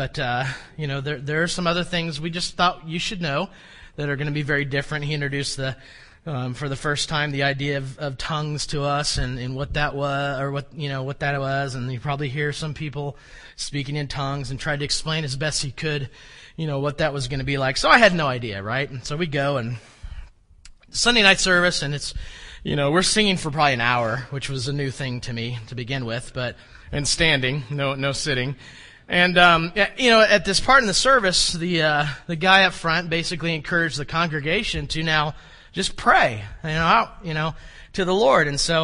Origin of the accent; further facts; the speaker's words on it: Tulsa, Oklahoma, United States; I mean, I grew up in Tulsa. If you know anything about Tulsa, Tulsa's got, you know, Oral Roberts University and Rhema Bible College.